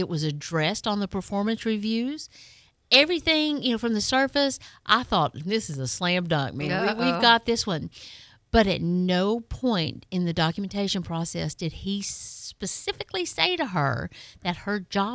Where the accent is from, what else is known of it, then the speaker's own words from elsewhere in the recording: Tennessee, United States; now in Florida, United States; you know, we're originally from Tennessee, live in Florida